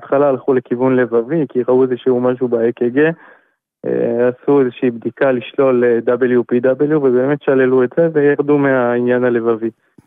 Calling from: Yavne, Central District, Israel

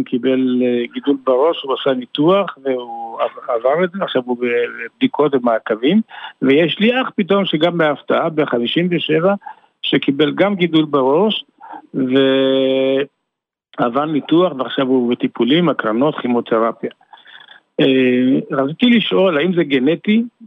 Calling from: Ramat Gan, Tel Aviv District, Israel; אני מרמת גן, בן 67.

